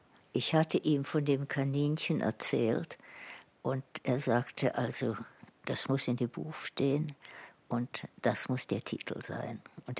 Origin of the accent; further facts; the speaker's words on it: England, United Kingdom; German is a second language; Ich bin Engländerin. Ich bemühe mich, Deutsch zu sprechen.